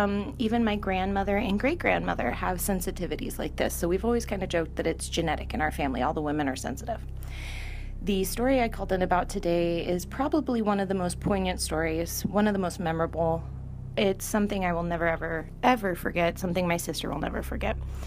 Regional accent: California, United States; I come from Central California

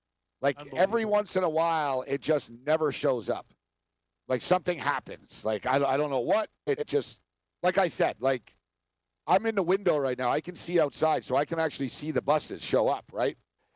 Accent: Montreal, Quebec, Canada; I'm from Montreal, man.

